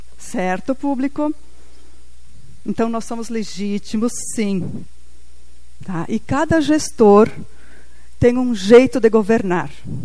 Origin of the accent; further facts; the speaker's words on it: Capela de Santana, Rio Grande do Sul, Brazil; Então, assim, eu sou da Capela Santana também, né?